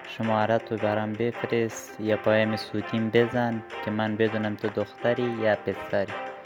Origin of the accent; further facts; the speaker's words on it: Afghanistan; من از افغانستان هستم.